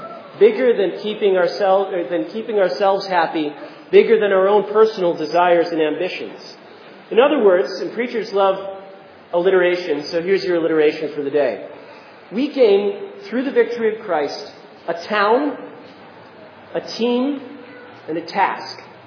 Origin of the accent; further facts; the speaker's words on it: Seekonk, Massachusetts, United States; I'm from Seekonk, I'm from Rehoboth